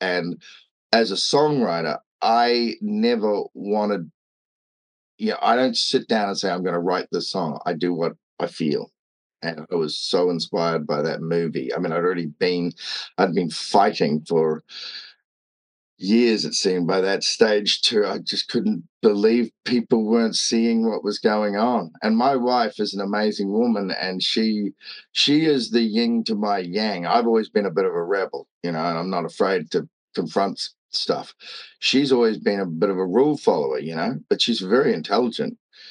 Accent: Bucklands Beach, Auckland, New Zealand; I grew up in a sailing family. They're all builders and sailors. And I grew up in Bucklands Beach.

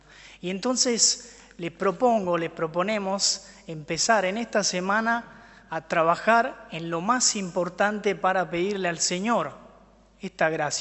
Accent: Italy; Spanish is a second language; como soy italiano

